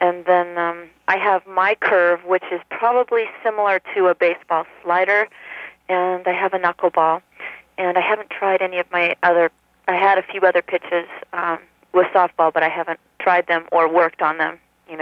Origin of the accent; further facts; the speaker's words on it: Sacramento, California, United States; I was supposed to try out right near my hometown in Sacramento